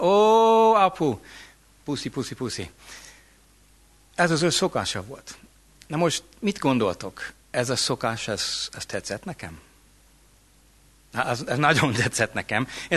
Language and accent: Hungarian; United States; Hungarian is a second language; moved away as an adult; now in Hungary; amerikai vagyok, de 24, lassan 25 éve itt élek, mint misszionárius, ami azt jelenti, hogy 25 éve küszködök a ti nyelvetekkel.